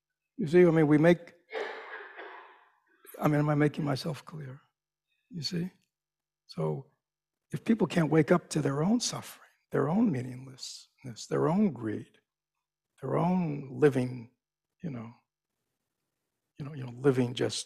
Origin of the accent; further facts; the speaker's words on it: United States; See, to me, as an American, I didn't grow up Buddhist.